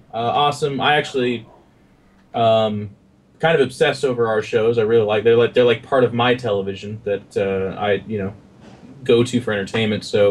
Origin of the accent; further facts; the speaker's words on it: United States; I think I'm not saying your name at all correctly because I'm American